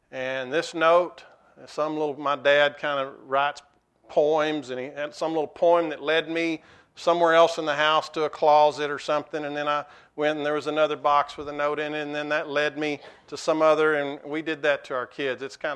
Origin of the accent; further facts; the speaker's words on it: Texas, United States; also born or lived in Winters; I was born in Winters, Texas, and 40 miles south of here. The population cut in half when we left town. But moved here when I was six